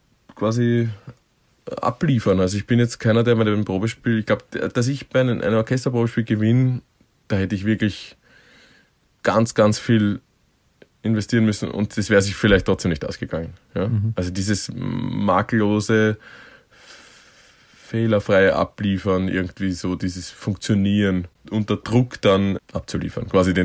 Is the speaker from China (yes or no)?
no; Vienna, Austria; nein, Austria, Vienna, Austria.